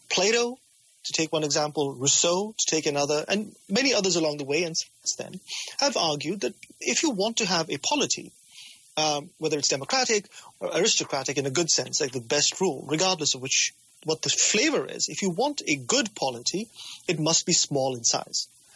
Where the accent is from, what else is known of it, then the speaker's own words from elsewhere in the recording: India; as a student of Indian history and as, you know, as an Indian citizen, I think to myself, oh my God, we could have had independence 15 years before